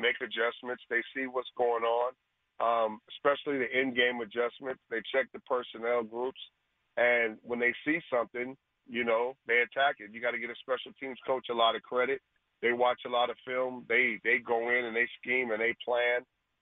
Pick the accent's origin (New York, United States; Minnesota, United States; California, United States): California, United States; Los Angeles; L.A. bred, man, young kid growing up in Southern Cal